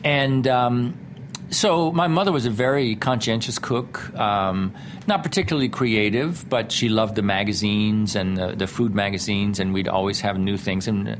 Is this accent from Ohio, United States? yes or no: yes; Toledo, Ohio, United States; I grew up in Toledo, Ohio, a town known for glassmaking